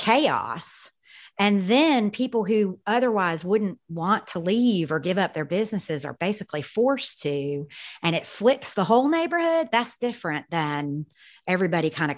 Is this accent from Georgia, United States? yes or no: yes; Atlanta, Georgia, United States; I come from Atlanta. So my high school, for example, was 51% Black.